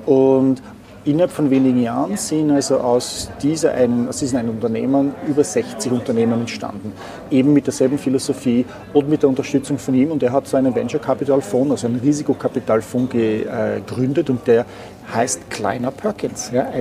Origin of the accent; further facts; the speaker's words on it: Vienna, Austria; moved away as an adult; now in Palo Alto, United States; Ich wohne schon seit 17 Jahren, fast 18 Jahren jetzt im Silicon Valley. Ich komme aus Wien ursprünglich, war 3 Jahre lang in Deutschland bei Heidelberg, in Heidelberg bei SAP und dann bin ich 2001, 2 Wochen nach dem September 11, in Silicon Valley gezogen, nach Palo Alto.